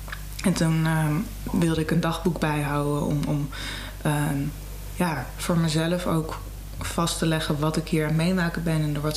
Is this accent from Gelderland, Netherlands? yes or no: no; Amsterdam, North Holland, Netherlands; ik hou ook wel van dat wat plattere Amsterdams, omdat daar ik ben geboren in de Jordaan. Ik ben echt een Amsterdamse.